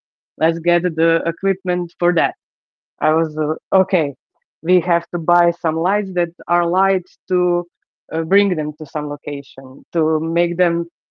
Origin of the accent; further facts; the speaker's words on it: Croatia; Okay, so I'm from Croatia.